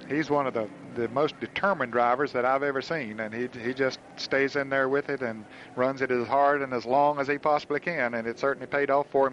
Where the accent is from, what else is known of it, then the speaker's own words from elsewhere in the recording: the South, United States; I'm from the South.